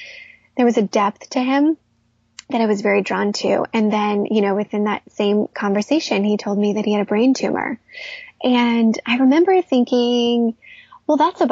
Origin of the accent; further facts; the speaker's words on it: Midwest, United States; I feel like I was raised in the Midwest, youngest of three girls